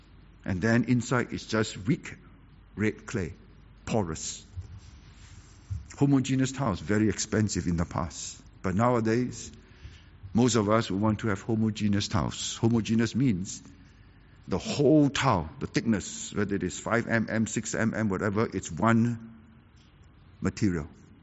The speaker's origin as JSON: {"language": "English", "town": "Seremban", "region": "Negeri Sembilan", "country": "Malaysia", "tie": "born or raised there", "also_born_or_lived": "Singapore", "said": "I was born in Singapore, brought up in Seremban, until Singapore was kicked out of Malaysia to be on her own."}